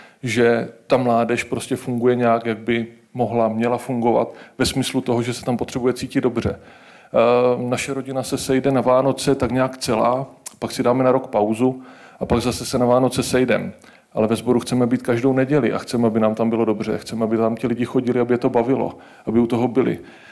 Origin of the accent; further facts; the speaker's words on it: Zlín, Zlín Region, Czechia; jak jsme ze Zlína, máme tam spoustu lidí, kteří prošli Baťovou školou práce.